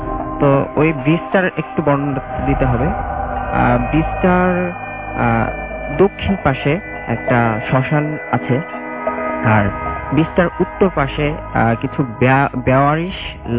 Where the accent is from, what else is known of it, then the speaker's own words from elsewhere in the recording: Trishal, Mymensingh Division, Bangladesh; আমার ঘটনাটা আমার গ্রামের বাড়ি ময়মনসিং ত্রিশালে।